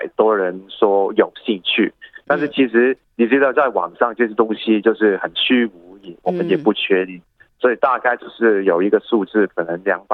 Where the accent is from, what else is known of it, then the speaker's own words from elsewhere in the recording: Hong Kong; 也发生了很多我们香港人从来没有 遇上到的事情